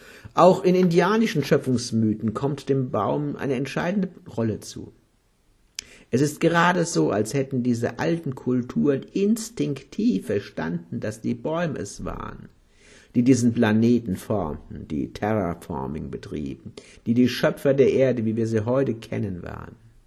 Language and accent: German; Hesse, Germany; Bei uns in Hessen wurde damals die germanische Göttin